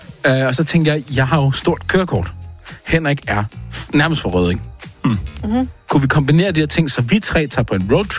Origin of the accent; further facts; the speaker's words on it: Copenhagen, Capital Region of Denmark, Denmark; Vi er fra København.